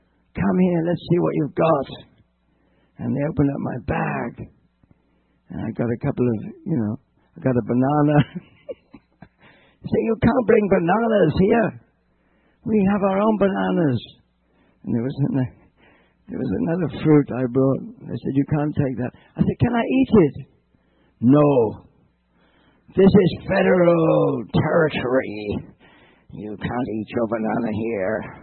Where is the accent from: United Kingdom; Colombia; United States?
Colombia; English is a second language; then they said, where do you come from? Where do you come? I come from Colombia.